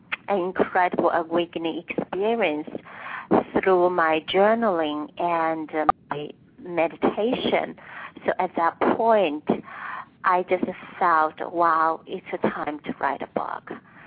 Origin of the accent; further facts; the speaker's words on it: China; English is a second language; moved away as an adult; I grew up in China. I came here when I was 20s. And English is my second language.